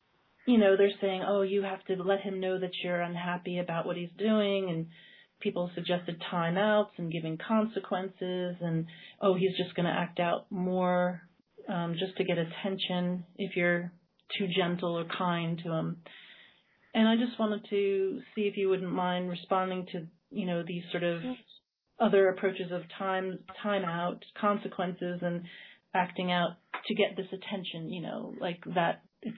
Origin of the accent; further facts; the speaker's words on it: United States; now in Wales, United Kingdom; I'm actually from America, but I live in Wales.